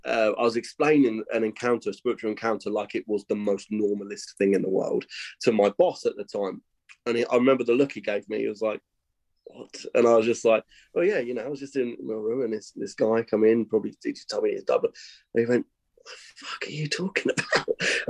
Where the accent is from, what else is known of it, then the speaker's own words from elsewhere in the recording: Clacton-on-Sea, East of England, United Kingdom; You know, I grew up in Clacton-on-Sea. My prospects weren't great. I grew up in a council estate, you know, that kind of thing.